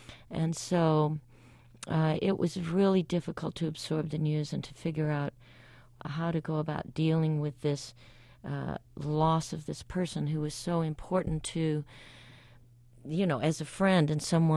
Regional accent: Alabama, United States

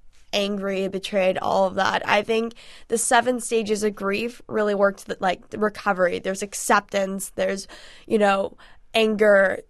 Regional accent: Los Angeles, California, United States; growing up in Los Angeles, I've had drinks my entire life

